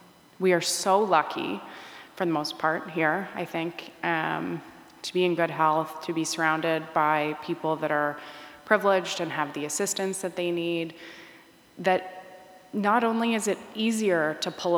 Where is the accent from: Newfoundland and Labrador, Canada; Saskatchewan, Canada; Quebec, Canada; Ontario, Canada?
Ontario, Canada; Hamilton; I grew up in Hamilton, and my dad was a member of parliament, so I was very exposed to seniors in Hamilton.